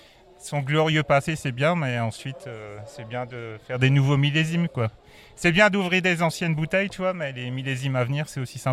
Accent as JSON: {"language": "French", "town": "Epfig", "region": "Grand Est", "country": "France", "said": "donc je viens d'Epfik, j'habite Epfik, village viticole avec le plus grand banc viticole d'Alsace."}